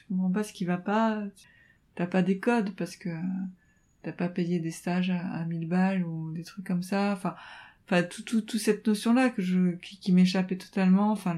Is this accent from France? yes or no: yes; France; born there; moi, ma culture, c'est la France. Je suis née en France et j'ai... voilà, je parle mieux français qu'arabe. Je ne parle pas arabe.